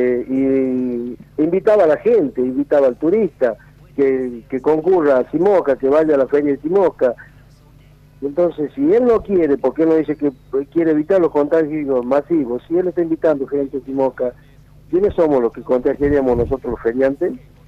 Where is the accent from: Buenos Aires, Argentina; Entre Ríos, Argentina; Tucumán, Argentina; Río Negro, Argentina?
Tucumán, Argentina; Famaillá; en este caso de Famayá, yo soy de Famayá